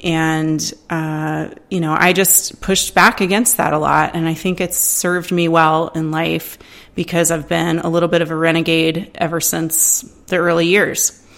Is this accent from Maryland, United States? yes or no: no; Atlanta, Georgia, United States; Actually, I grew up in the South in Atlanta, Georgia, with a really awesome family, unique, quirky, and fun